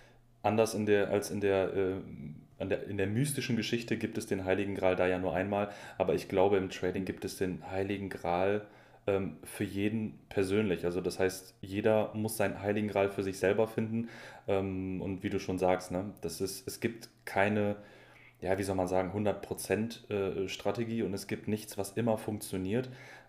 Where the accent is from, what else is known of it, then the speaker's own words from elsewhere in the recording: Northern Germany, Germany; Ich komme nicht nur aus Norddeutschland, sondern wohne auch da.